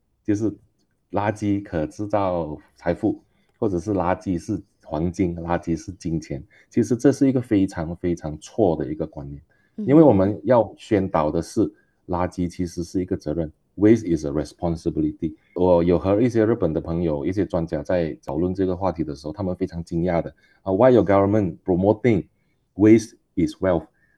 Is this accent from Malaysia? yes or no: yes; Malaysia; 我们马来西亚人呢，其实我们看到我这里有列出了7个马来西亚人要不得的心态了